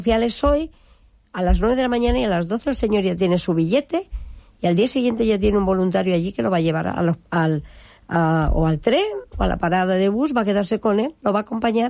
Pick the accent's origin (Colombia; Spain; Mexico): Spain; Como españoles seguimos nuestra tradición de Reyes Magos.